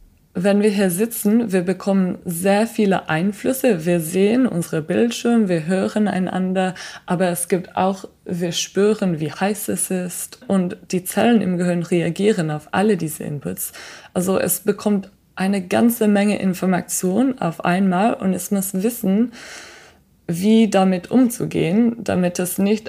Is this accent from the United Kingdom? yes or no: yes; United Kingdom; German is a second language; now in Germany; ich komme aus Großbritannien und meine Eltern können kein Deutsch reden.